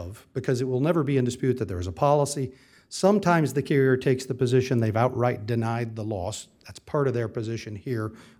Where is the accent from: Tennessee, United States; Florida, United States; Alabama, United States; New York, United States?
Florida, United States; Fort Myers; I'm from Fort Myers, so this all happened near my home.